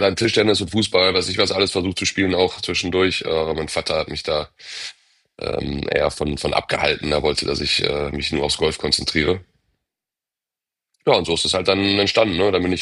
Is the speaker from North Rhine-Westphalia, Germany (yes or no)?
yes; Ratingen, North Rhine-Westphalia, Germany; ich bin ja auf dem Golfplatz groß geworden quasi. Meine Mama hat die Golfclub-Gastronomie gemacht im Düsseldorfer Golfclub in Rating. Da war ich 2